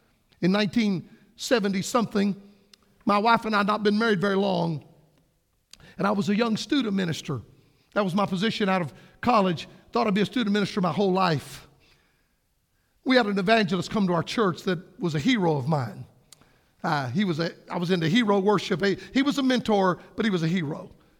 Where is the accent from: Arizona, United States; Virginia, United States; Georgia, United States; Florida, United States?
Florida, United States; In my home state of Florida, you can look it up.